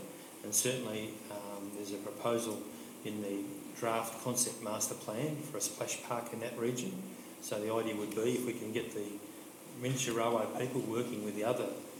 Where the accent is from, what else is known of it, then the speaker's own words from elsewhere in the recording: Eltham, Victoria, Australia; I grew up in Eltham